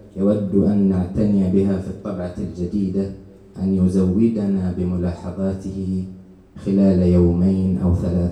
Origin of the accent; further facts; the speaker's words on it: Al Omran, Eastern Province, Saudi Arabia; born there; هنا على بعد 5 كيلومترات من مسقط رأسي العمران.